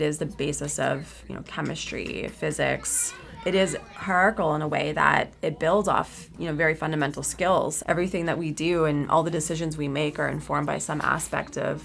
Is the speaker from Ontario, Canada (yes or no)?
yes; London, Ontario, Canada; also born or lived in St. John's, Newfoundland; I grew up in London, Ontario. My family's from St. John's, Newfoundland, and I was born in St. John's, Newfoundland, but we moved to London, Ontario when I was very young, so I spent my childhood on the mainland.